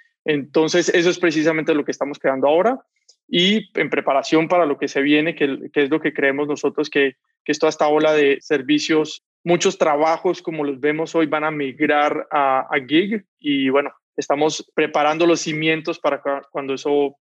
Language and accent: Spanish; Cali, Valle del Cauca, Colombia; Soy de Cali, en Colombia.